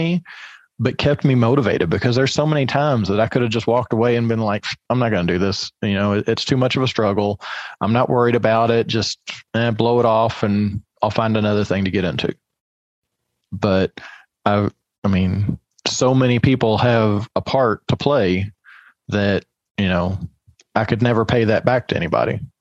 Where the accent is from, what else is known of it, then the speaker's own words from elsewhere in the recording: Kentucky, United States; I mean, I grew up in Kentucky, 600 feet elevation.